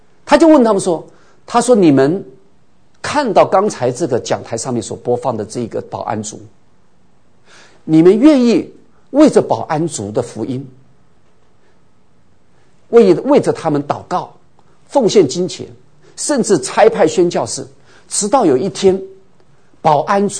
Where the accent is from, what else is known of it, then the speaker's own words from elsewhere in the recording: China; 在我们中国人，我到各处去问哈